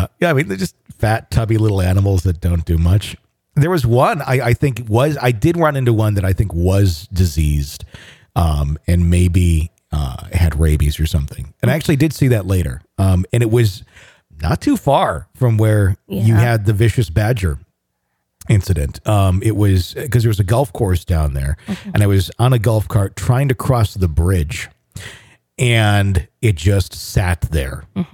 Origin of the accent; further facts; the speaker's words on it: Wisconsin, United States; I grew up in Wisconsin, which is like, it's a state animal.